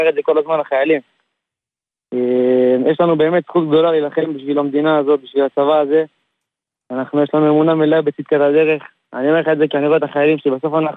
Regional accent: Dimona, Southern District, Israel; אני מדימונה.

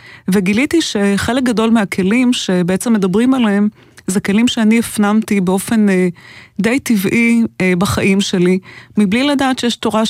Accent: Bnei Brak, Tel Aviv District, Israel; born there; אני נולדתי בשכונה בשם פרדס כץ, בבני ברק, לזוג הורים שהם עלו לארץ מעיראק.

